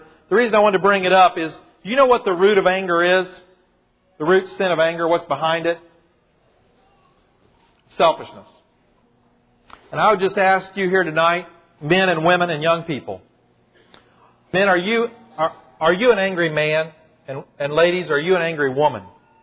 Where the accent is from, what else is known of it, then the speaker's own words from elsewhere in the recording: Kentucky, United States; You remember when I was a little boy growing up in Kentucky on the childhood public schools